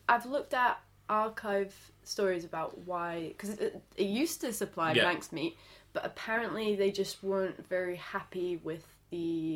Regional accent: New Zealand; Of course, being a New Zealander, I went straight for the lamb.

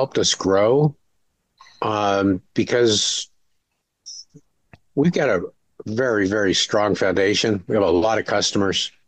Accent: Chicago, Illinois, United States; I'm from Chicago, but I don't like this. I like a little bit more heat.

